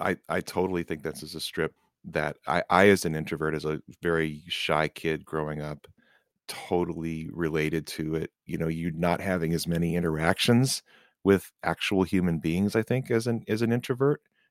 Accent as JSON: {"language": "English", "region": "Midwest", "country": "United States", "tie": "born or raised there", "said": "And I grew up in the Midwest. There was a formality, I think, in my family."}